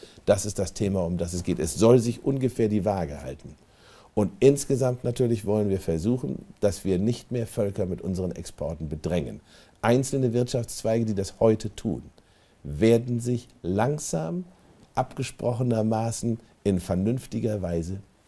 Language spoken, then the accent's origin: German; Bremen, Germany; in meiner Heimatstadt Bremen